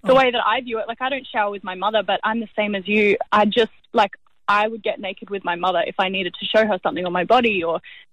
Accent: South Korea; also born or lived in Australia; I'm Caucasian Australian, but I did grow up in South Korea.

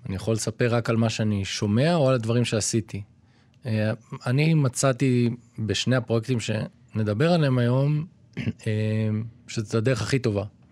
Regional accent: Kfar Saba, Central District, Israel; כן? גדלתי בכפר סבא, כן.

